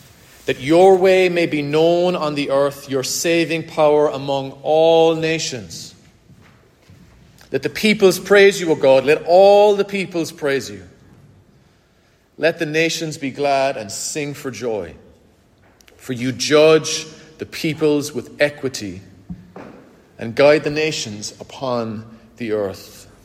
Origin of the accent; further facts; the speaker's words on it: Ireland; When I, as an Irishman